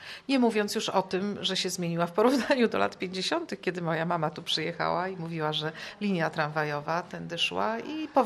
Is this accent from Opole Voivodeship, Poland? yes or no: no; Szczecin, West Pomeranian Voivodeship, Poland; now in Germany; w Szczecinie też mam rodzinę, tu się urodziłam, jestem z tym miastem związana, więc widzę Szczecin zarówno jako rodowita szczecinianka, czyli od wewnątrz, ale także z zewnątrz, dlatego że po prostu już od 83 roku na stałe jednak mieszkam w Niemczech.